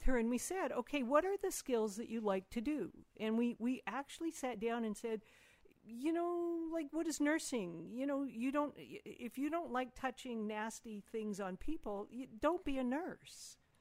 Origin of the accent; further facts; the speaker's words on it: Canada; moved away; I'm Canadian.